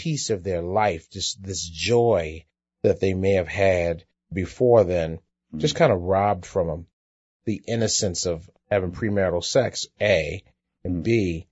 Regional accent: Baltimore, Maryland, United States; Well, Bob, I grew up in Baltimore, Maryland.

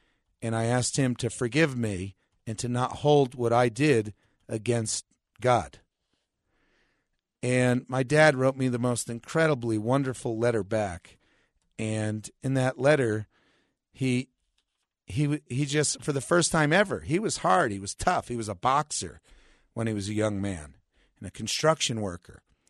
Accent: Prospect Park, New Jersey, United States; the local church there where we grew up in Prospect Park, New Jersey.

